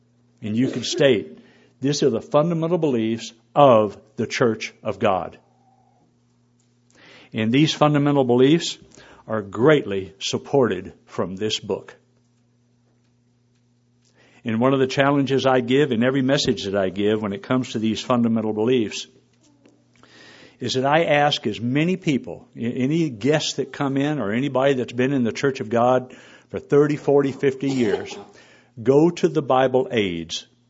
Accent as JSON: {"language": "English", "region": "Texas", "country": "United States", "said": "I'm from Texas. That's how we spell it."}